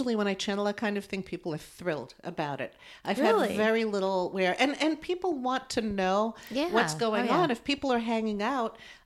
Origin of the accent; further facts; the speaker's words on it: East Coast, United States; We're from the East Coast, and we would go to Breakers, the mansions in Rhode Island.